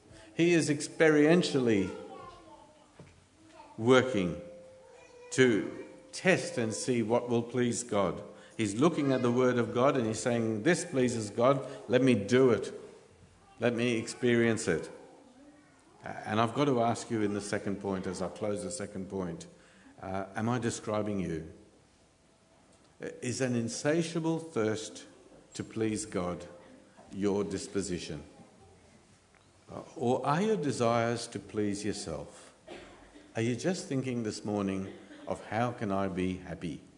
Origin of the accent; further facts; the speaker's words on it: India; By the way, if I say anything derogatory about Indians, I just want to make a declaration, I am Indian.